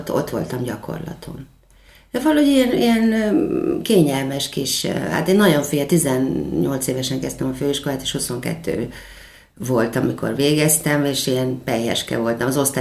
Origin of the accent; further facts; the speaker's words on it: Pécs, Baranya, Hungary; moved away as an adult; now in Budapest, Hungary; mert pécsi vagyok, már az is egy trauma volt, hogy eljöttem Budapestre 18 éves koromban